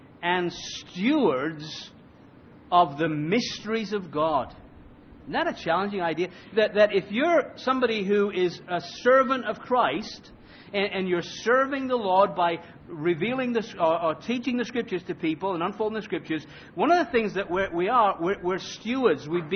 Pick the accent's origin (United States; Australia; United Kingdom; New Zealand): United Kingdom; England; You see, I'm an Englishman, as you well know